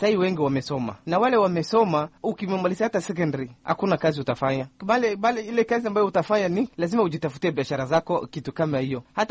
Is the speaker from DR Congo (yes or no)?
no; Somalia; now in Kenya; Mimi nimetoka Somalia